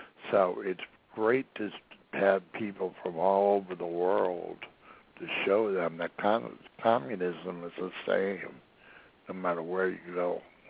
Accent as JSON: {"language": "English", "region": "Massachusetts", "country": "United States", "tie": "born or raised there", "said": "ever since I was born up in the Northeast, up not far away. I lived not too far away from Walden's Pond, where Henry David Thoreau lived."}